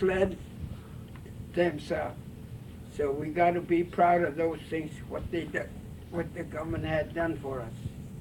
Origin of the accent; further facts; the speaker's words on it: Kivalina, Alaska, United States; In wintertime, when we hunt in the land where I was raised in Kivalina, we use mukluks like she had, fur bottom, skin bottom, and legs.